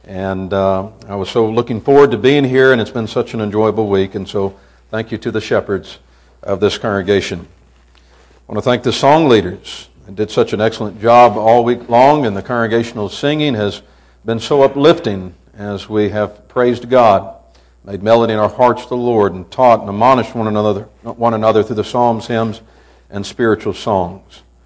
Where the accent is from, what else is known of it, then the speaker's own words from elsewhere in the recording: Kentucky, United States; also born or lived in Florida / Texas; I'm kind of missing the seasons I got accustomed to growing up in Kentucky.